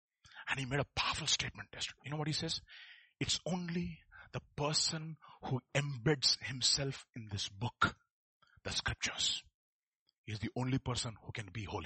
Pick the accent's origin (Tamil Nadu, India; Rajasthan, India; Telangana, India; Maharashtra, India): Telangana, India; Hyderabad; born there; I was born in Hyderabad.